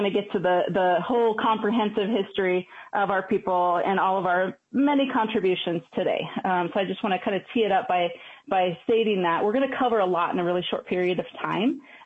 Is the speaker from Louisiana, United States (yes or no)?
no; Flandreau, South Dakota, United States; now in Minneapolis, United States; I'm also from Flandreau, and I live here in Bade Oto Ontue, or Minneapolis